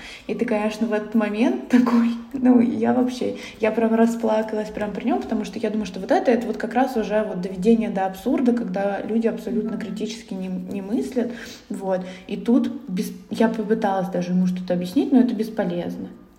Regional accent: Voronezh, Voronezh Oblast, Russia; Ну, я вот из Воронежа, у нас город такой же, условно, 1 000 000 человек

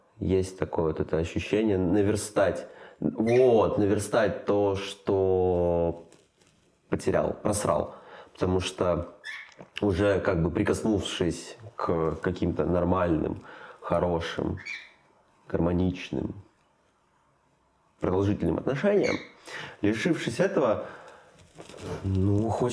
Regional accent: Sevastopol, Ukraine; Ну, видишь, я из Севастополя.

